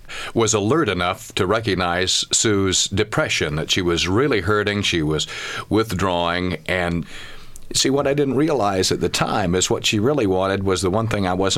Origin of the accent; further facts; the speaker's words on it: Oklahoma, United States; Well, I married a Phoenix girl. I'm originally from Oklahoma